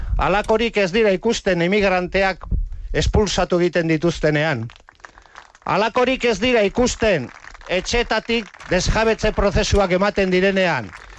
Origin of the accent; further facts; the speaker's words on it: Basque Country, Spain; Cuando nos metieron en la cárcel, nos metieron como vascos, y como vascos salimos.